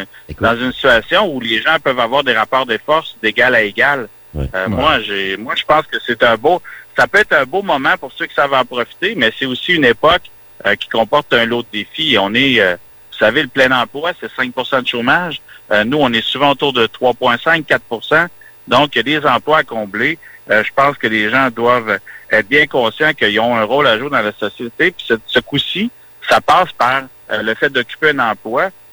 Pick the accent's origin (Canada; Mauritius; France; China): Canada; Trois-Rivières, Quebec; born there; Moi, je suis né à Trois-Rivières. Mon père travaillait dans les papetières à l'époque où les moulins à papier roulaient à plein régime.